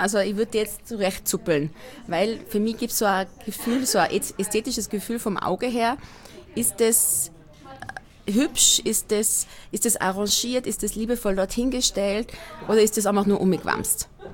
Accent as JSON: {"language": "German", "town": "Inzing", "region": "Tyrol", "country": "Austria", "tie": "born or raised there", "said": "Also die Ortschaft, wo ich aufgewachsen bin, heißt Inzing."}